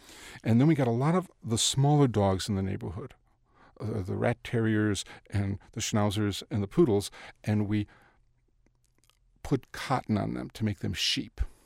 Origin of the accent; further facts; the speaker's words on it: United States; accent: Southside; And so it took me 4 years of going to college to get rid of my Southside accent.